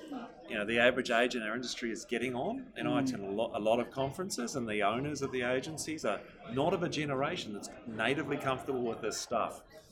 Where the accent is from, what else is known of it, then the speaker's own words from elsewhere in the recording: New Zealand; I'm a natural optimist. Comes with being a Kiwi